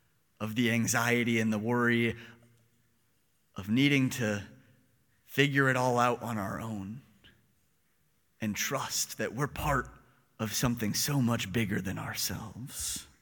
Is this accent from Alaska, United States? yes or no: no; St. Louis, Missouri, United States; born there; I was born in St. Louis, raised in a pretty standard Catholic family.